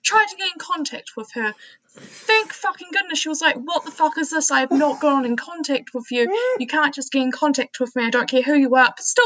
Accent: New Zealand; I'm from New Zealand, so feel free to make fun of my accent.

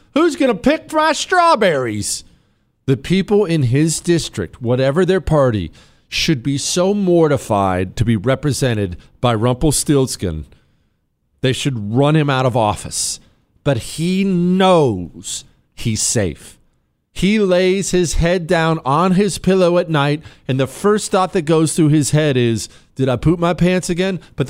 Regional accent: Ohio, United States; I grew up in Northeast Ohio. I experienced this gutting through the 90s and 2000s.

